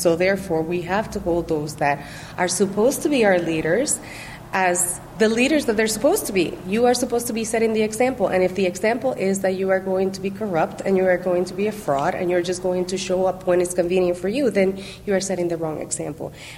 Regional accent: Dominican Republic; Growing up in the Dominican Republic and going back to my countryside and my people and being loud and joyful and fun.

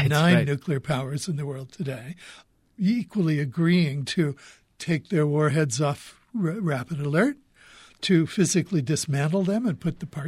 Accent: Kansas City, Missouri, United States; which happens to have been shot in my hometown of Kansas City, Missouri.

